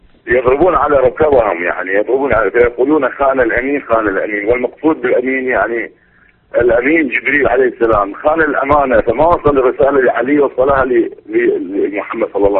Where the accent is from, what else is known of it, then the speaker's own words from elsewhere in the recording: Iraq; نعم عندنا أخوان الشيعة عندنا بالعراق